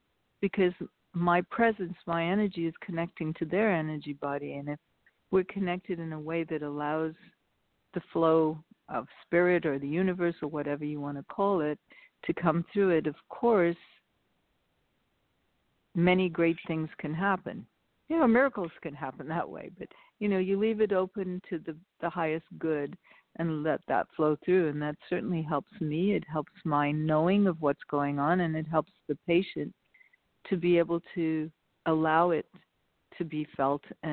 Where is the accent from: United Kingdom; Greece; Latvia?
United Kingdom; Wales; I'm actually from Wales. It's a small distinction, but it's a different country than England.